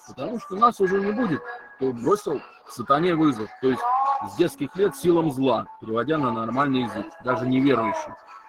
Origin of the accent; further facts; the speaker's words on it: Moscow, Russia; тем более вот такие, как я, люди москвичи, да, которые на самое дно еще в СССР опускались своими